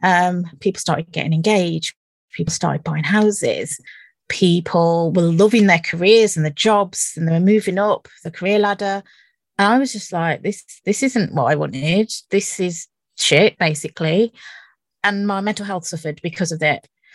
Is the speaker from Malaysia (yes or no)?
no; Dudley, West Midlands, United Kingdom; Well, I grew up in Dudley and I've got two sisters, one either side of me. So I'm a middle child.